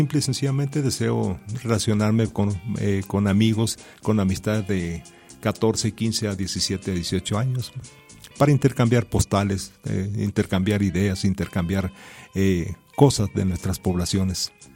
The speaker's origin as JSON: {"language": "Spanish", "region": "Chihuahua", "country": "Mexico", "lives_now": "Durango, Mexico", "said": "yo soy del estado de Chihuahua, y ahí nos intercambiamos"}